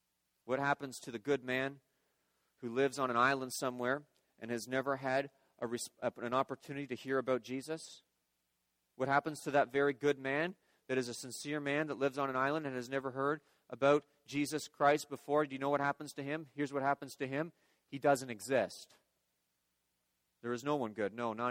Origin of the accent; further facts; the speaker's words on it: Guelph, Ontario, Canada; also born or lived in Kentucky, United States; We're originally from Guelph. My wife and I grew up in Guelph. We spent 4 years in Kentucky, spent a year in Louisville.